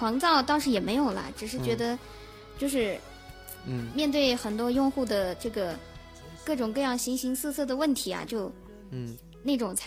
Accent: Yunnan, China; 因为我本身是南方的，我是云南的，然后针对四川啊什么贵州这边的方言我还勉强能听懂一点，但是有些真的很地道的四川方言我真听不懂。

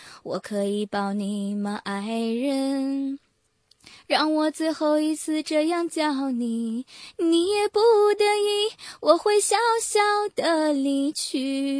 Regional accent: Northeast China, China; 大家好，我来自这个东北的，

